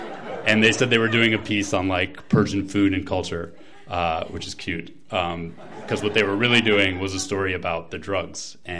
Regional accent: New York, United States; now in Baltimore, United States; You're not going to like the second part. I'm from New York. I know that. Not all of you. Oh, thank you. And I'm one of those that miss New York very much

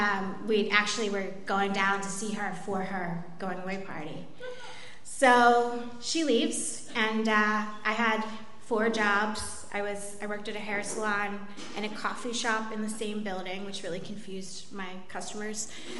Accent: Baltimore, Maryland, United States; accent: Baltimore; Because the depth of my Baltimore accent.

